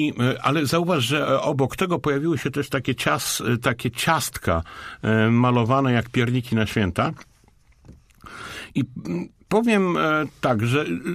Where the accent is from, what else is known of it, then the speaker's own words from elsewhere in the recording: Poznań, Greater Poland Voivodeship, Poland; Może ktoś mnie wziąć i powiedzieć, że nie jestem prawdziwym poznaniakiem, ale niestety rury nie są moim smakołykiem.